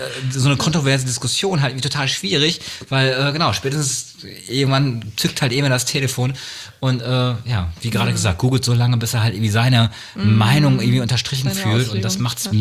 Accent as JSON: {"language": "German", "town": "Münster", "region": "North Rhine-Westphalia", "country": "Germany", "tie": "born or raised there", "said": "ich bin in Münster groß geworden, da sagt man noch quasi, dass man so einen westfälischen Kopf hat"}